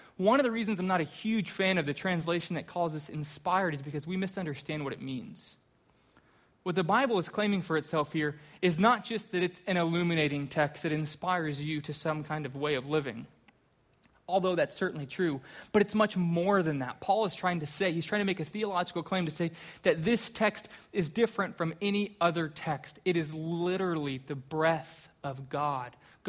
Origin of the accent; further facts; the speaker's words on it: Colorado, United States; I grew up in Colorado. I've already mentioned that real briefly. I loved growing up in Colorado.